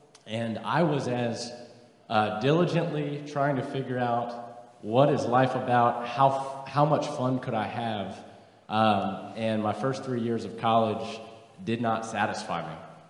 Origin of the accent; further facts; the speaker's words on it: Fredericksburg, Virginia, United States; I grew up in Fredericksburg, Virginia, and I have wonderful parents and older sisters